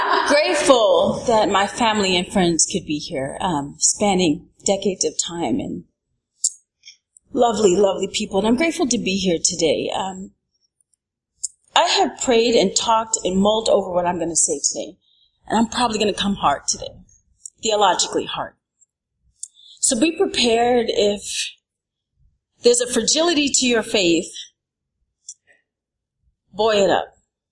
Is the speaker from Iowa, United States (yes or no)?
no; Brooklyn, New York, United States; I'm from Brooklyn, New York.